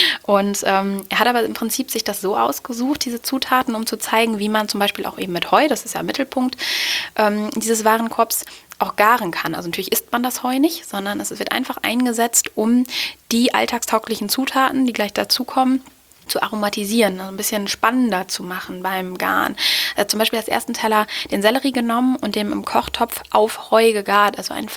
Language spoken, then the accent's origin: German; Osnabrück, Lower Saxony, Germany; ich komme aus Osnabrück, habe für die neue Osnabrücker Zeitung viel geschrieben